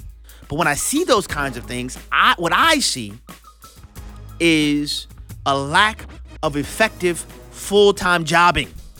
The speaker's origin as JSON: {"language": "English", "town": "New Orleans", "region": "Louisiana", "country": "United States", "said": "You know, most people know I'm originally from New Orleans."}